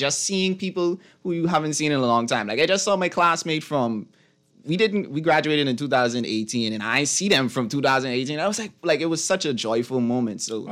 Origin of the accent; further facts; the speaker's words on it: Abaco, Bahamas; born there; I'm from Abaco, by the way. Okay, all right. And I didn't live there. I was born in Abaco.